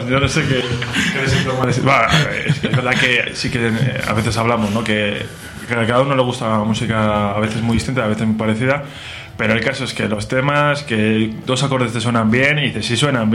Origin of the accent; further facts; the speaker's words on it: Bilbao, Basque Country, Spain; porque yo soy de Bilbao, y yo en Bilbao sí que a un grupete tenía.